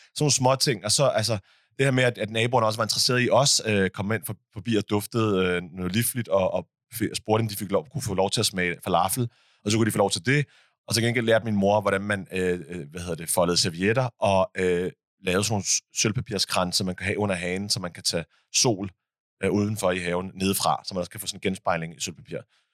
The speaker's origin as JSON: {"language": "Danish", "town": "Middelfart", "region": "Region of Southern Denmark", "country": "Denmark", "tie": "born or raised there", "said": "hvor der var en lokal pige fra Middelfart, hvor jeg voksede op."}